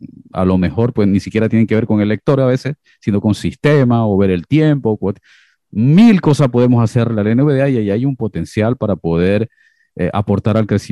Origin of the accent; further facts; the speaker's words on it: Esmeraldas, Ecuador; Yo soy costeño, soy esmeraldeño